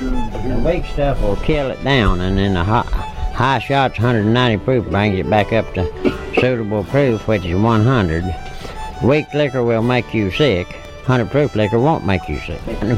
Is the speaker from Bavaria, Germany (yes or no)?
yes; Bamberg, Bavaria, Germany; I come from Bamberg, Germany.